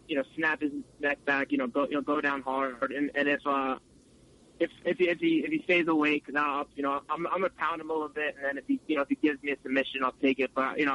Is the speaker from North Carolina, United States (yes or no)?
no; Green Brook, New Jersey, United States; I'm from New Jersey. I'm from Greenbrook, New Jersey, born and raised.